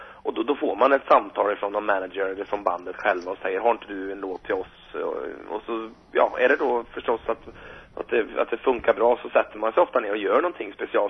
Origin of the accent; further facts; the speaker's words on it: Sweden; aldrig någon gång vi hörde under hela tiden att det inte var bra för att vi kom från Sverige